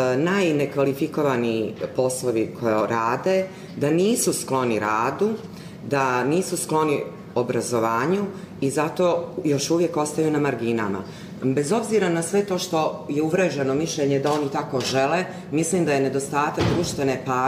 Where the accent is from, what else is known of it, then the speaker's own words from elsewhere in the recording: Berane, Berane Municipality, Montenegro; učiteljica, dolazim iz Berana, iz Crne Gore